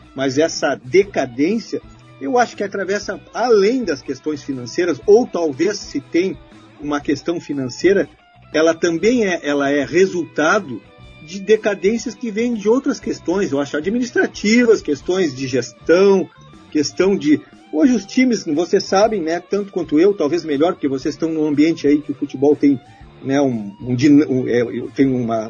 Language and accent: Portuguese; Rio Grande do Sul, Brazil; como gaúcho